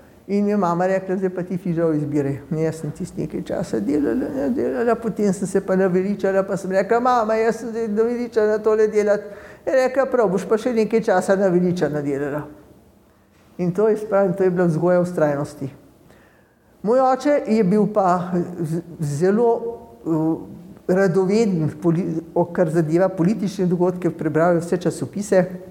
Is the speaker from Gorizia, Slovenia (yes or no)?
no; Polica, Upper Carniola, Slovenia; born there; Jaz sem rojena na Polici, to je 3 kilometre izven Kranja.